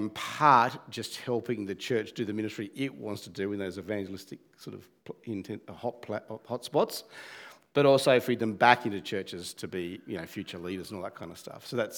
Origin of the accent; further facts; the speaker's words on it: Tasmania, Australia; So I'm from Tasmania, grew up there, was working there